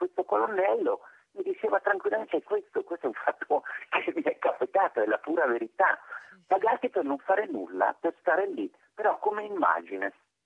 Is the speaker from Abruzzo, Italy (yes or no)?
yes; Abruzzo, Italy; cui parlo anche da abruzzese